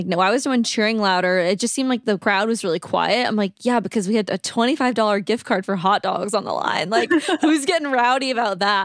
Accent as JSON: {"language": "English", "country": "Ireland", "said": "because the world feels bad for me that everyone thinks … because I'm Irish."}